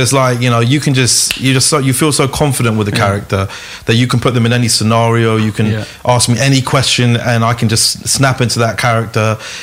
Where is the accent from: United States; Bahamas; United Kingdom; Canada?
United Kingdom; London; We're just kids from London, like, you know what I mean, started rapping back in the day